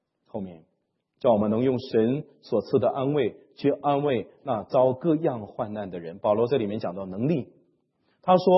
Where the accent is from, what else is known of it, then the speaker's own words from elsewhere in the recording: China; 我们中国人常常说不要在一条河沟里面跌两次，是吗？